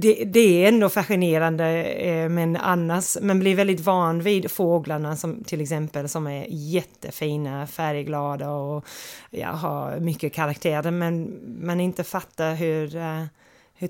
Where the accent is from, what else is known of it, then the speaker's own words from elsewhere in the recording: Australia; Swedish is a second language; Och de är ändå fascinerande även om man växer upp med dem.